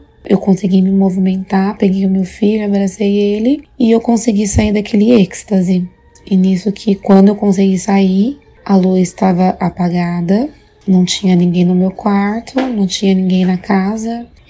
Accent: São Paulo, Brazil; eu sou aqui de São Paulo.

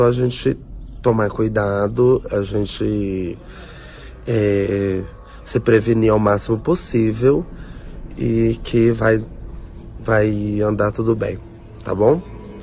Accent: Assis, São Paulo, Brazil; now in Bergamo, Italy; eu sou da cidade de Assis, mas atualmente eu moro aqui na Itália, especificamente na cidade de Bergamo

